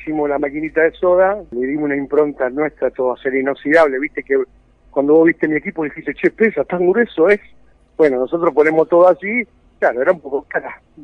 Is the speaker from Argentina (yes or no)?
yes; Sarandí, Buenos Aires Province, Argentina; En realidad, todavía seguimos estando en Partido Avellaneda. Estamos en Sarandí, que es donde somos oriundos, nosotros somos de Sarandí.